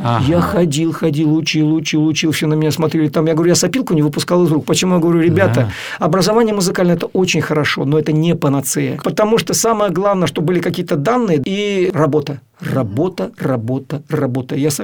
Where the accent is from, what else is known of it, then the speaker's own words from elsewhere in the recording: Babruysk, Mogilev Region, Belarus; Город Бобруйск. Здравствуйте, родом из Бобруйска.